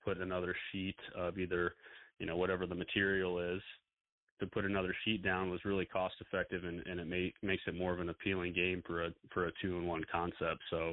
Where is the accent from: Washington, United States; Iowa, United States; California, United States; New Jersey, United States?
Iowa, United States; Mason City; So I grew up in Mason City, Iowa. Used to play at a little nine-hole course